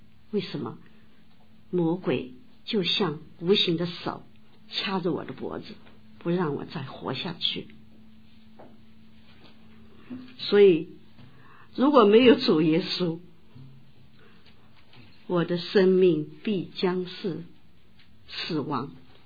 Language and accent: Chinese; Hangzhou, Zhejiang, China; 我来自美丽的西子湖畔杭州，去年三月受洗。